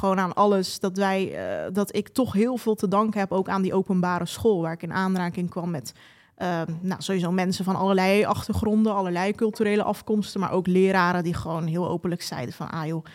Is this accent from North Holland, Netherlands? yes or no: yes; Amsterdam, North Holland, Netherlands; Ik kom dus uit Bos en Lommer, heel specifiek de Akbarstraat. Dat is in de Kolenkitbuurt.